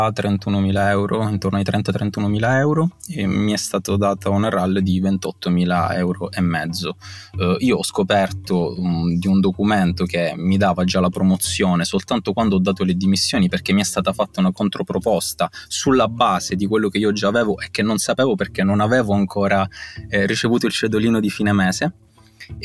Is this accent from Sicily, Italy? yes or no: yes; Palermo, Sicily, Italy; ho 26 anni, vengo dalla Sicilia, da Palermo